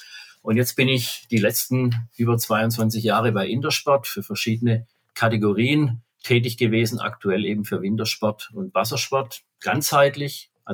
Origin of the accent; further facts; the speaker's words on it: Heilbronn, Baden-Württemberg, Germany; Man hört mir jetzt vielleicht an, ich bin Schwabe, ich komme aus Heilbronn, das ist der Stammsitz der Intersport, also ich lebe schon die ganze Zeit hier neben der Intersport und mit der Intersport. Ich bin schon etwas im reiferen Alter, 61 Jahre alt